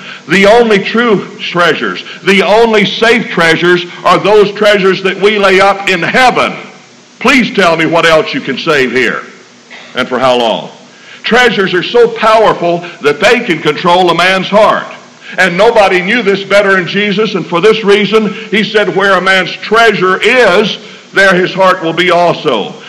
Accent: Alabama, United States; I was raised in Alabama. And in Alabama, we have cows. I used to go to my grandfather's house close to center Alabama.

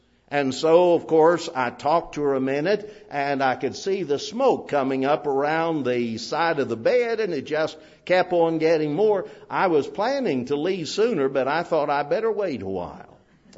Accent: New Martinsville, West Virginia, United States; Many years ago, when I was a kid growing up in New Martinsville

